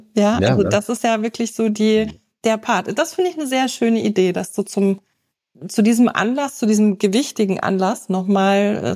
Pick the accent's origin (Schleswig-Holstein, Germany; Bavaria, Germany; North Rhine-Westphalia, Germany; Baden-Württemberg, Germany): Bavaria, Germany; born there; in Franken, wo ich geboren bin.